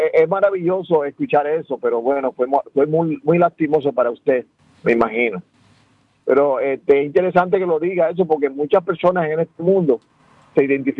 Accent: Dominican Republic; Sí, le habla … yo soy dominicano.

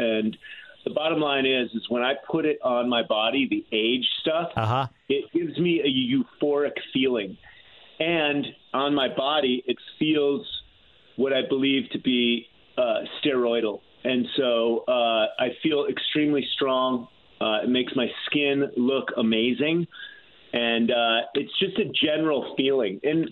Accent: Hartford, Connecticut, United States; born there; now in Scottsdale, United States; I was born in Hartford, Connecticut.

